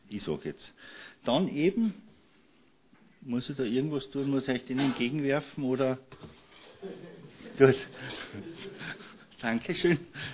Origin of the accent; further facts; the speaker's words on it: Mittersill, Salzburg, Austria; Ich komme aus dem Salzburger Land, aus Mittersill.